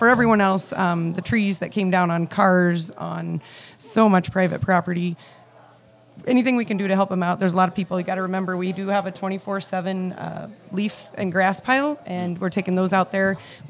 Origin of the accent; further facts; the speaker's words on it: Nebraska, United States; It was nothing I've seen, and I'm from Nebraska. We've got tornadoes.